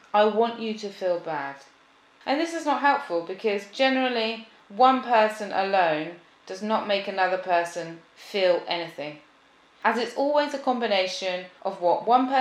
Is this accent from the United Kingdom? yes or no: yes; United Kingdom; I love sarcasm, I'm British, and this is what we do.